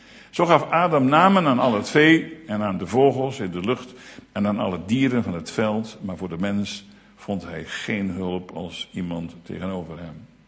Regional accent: Netherlands; daar zijn we Hollanders voor, dat is een ziekte in Holland.

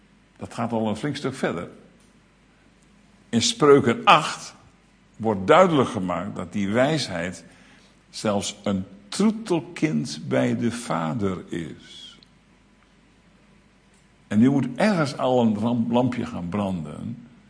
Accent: Netherlands; daar zijn we Hollanders voor, dat is een ziekte in Holland.

